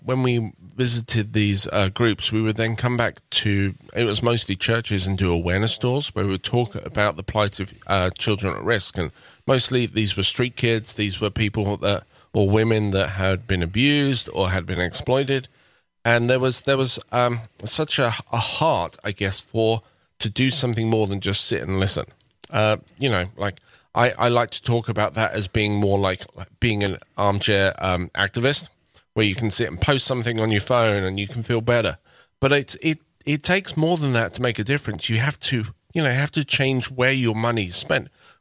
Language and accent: English; England, United Kingdom; Because I'm from England.